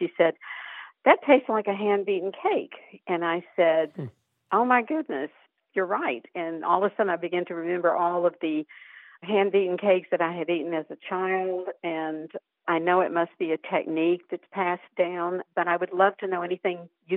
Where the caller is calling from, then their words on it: Orlando, Florida, United States; Orlando, Florida.